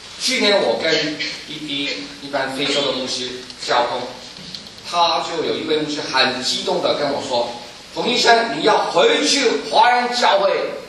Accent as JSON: {"language": "Chinese", "region": "Guangdong", "country": "China", "said": "因为我来讲，我是广东人。"}